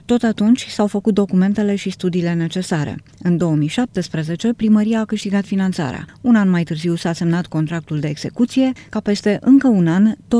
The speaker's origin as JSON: {"language": "Romanian", "town": "Giurgiu", "region": "Giurgiu County", "country": "Romania", "tie": "born or raised there", "said": "Giurgiu este și orașul meu natal."}